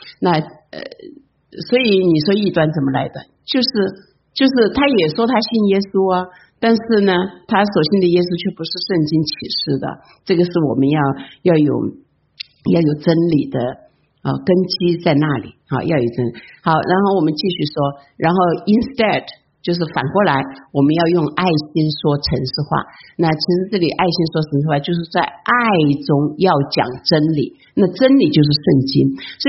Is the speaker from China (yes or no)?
yes; China